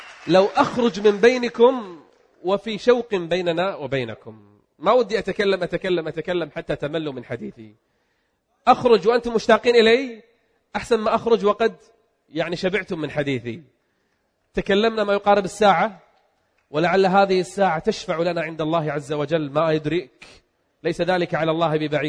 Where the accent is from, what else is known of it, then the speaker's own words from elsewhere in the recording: Kuwait; أنا من أهل البلد، وأكثركم يعلم أنني أيام الغزو الغاشم على بلدي الكويت جلست في الدمام 6 شهور كاملة. أنا من أهل الدمام يعني أعتبر.